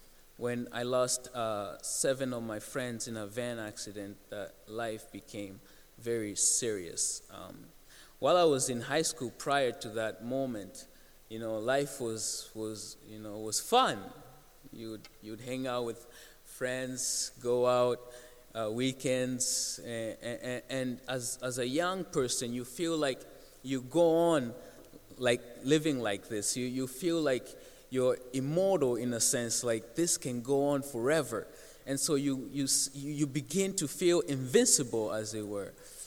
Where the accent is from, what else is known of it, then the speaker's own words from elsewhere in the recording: Lubumbashi, Haut-Katanga, DR Congo; born there; first language Swahili; English is a second language; my story begins in Congo Democratic Republic of Congo. I was born there in Lubumbashi. It's the southern part of the country.